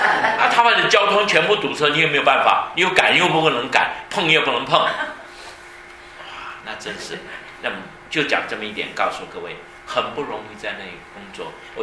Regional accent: China; 我们中国人也有去做宣教士的

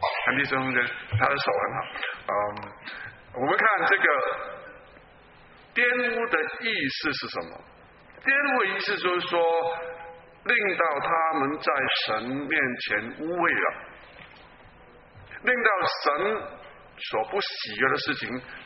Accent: China; 我们好像我们中国人，我们拜神的时候，我们都 这些将这些食物放在这个这个祭坛那里。

